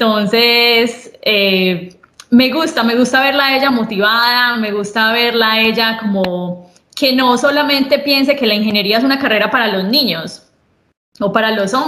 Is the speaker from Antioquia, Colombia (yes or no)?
yes; Medellín, Antioquia, Colombia; Soy una mujer colombiana que nací y crecí en Medellín. Estudié ingeniería mecánica en la Universidad EAFIT de Medellín.